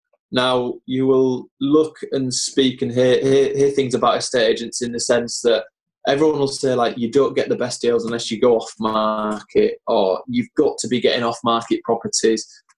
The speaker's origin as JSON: {"language": "English", "town": "Scarborough", "region": "Yorkshire and the Humber", "country": "United Kingdom", "tie": "born or raised there", "moved": "as an adult", "said": "So I was born in Scarborough. Lived in Scarborough. I was born in a little area of Scarborough called Osgoby, and moved to somewhere called Caton when I was about 10, maybe. Which is nice little areas, Caton. I moved from Scarborough when I was 18, so spent a lot of time in Scarborough."}